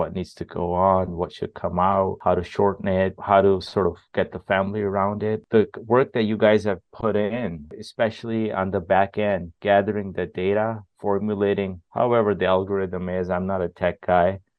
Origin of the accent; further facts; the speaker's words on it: Montreal, Quebec, Canada; first language French; English is a second language; born and raised in Montreal, Canada. And my first language is actually French, you know.